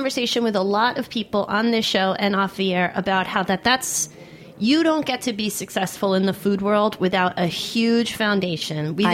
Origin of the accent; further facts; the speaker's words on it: The Hamptons, New York, United States; I grew up in the Hamptons in that era, and so I like recognized a lot of places and personality types.